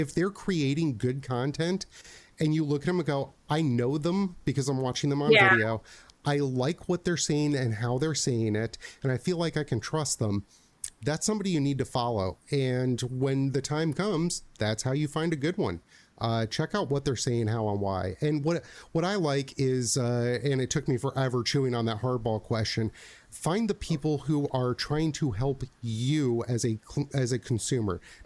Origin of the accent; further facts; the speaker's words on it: Scotland, United Kingdom; now in United States; I'm like right on the edge of Dunedin. And you know, I'm Scottish